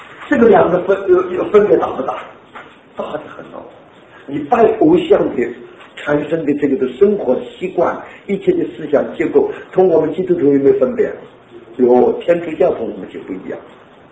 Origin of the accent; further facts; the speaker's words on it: Taiwan; 我们在台湾长大的人一定会讲高级啊